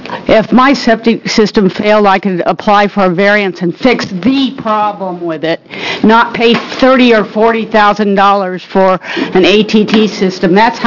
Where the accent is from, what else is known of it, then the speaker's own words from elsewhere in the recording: La Pine, Oregon, United States; I'm from Lapine, Oregon.